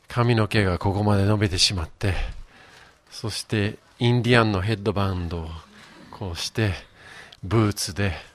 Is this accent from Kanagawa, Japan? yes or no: yes; Yokohama, Kanagawa, Japan; also born or lived in Tokyo; 東京生まれ横浜育ちで、15歳の時かな